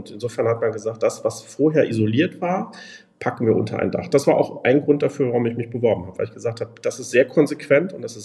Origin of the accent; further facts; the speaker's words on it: Wickede, North Rhine-Westphalia, Germany; Ich komme aus der Region, nicht direkt aus Hamm, sondern das ist so Wickede Ruhe, ungefähr eine halbe Stunde entfernt.